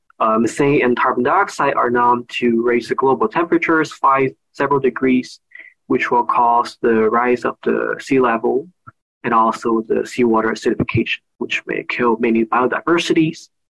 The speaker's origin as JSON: {"language": "English", "country": "Japan", "tie": "born or raised there", "also_born_or_lived": "China", "moved": "as an adult", "lives_now": "United States", "said": "So I was raised in Japan and China before I came to the United States for my bachelor's degree in biochemistry"}